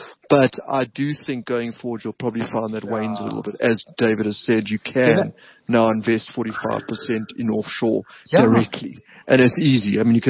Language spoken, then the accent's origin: English; South Africa; But you can invest anywhere. As a South African, pretty much.